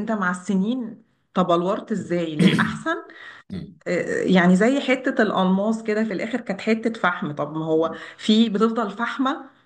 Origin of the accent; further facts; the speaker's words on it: Egypt; انا بتكلم على المحيط برضو يعني بتاعنا، يعني كمصريين وكده